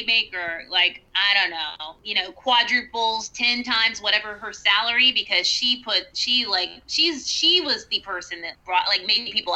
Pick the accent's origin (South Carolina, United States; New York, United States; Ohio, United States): South Carolina, United States; I mean, I'm from South Carolina, so I can speak to how like a woman being very attractive is very much like a form of capital.